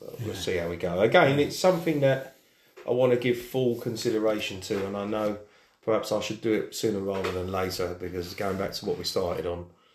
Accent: South East England, United Kingdom; we're both from Sussex

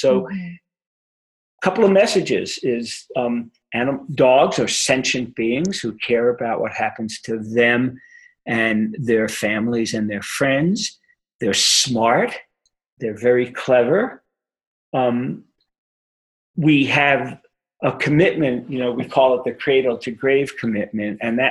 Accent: Brooklyn, New York, United States; and I grew up in Brooklyn, New York, or I guess I haven't grown up yet, but I was born in Brooklyn, New York

